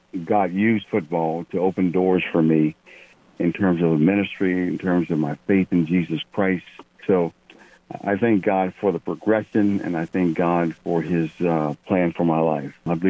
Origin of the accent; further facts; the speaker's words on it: Cincinnati, Ohio, United States; I grew up in Cincinnati, as you said, and my dream was to play professional football.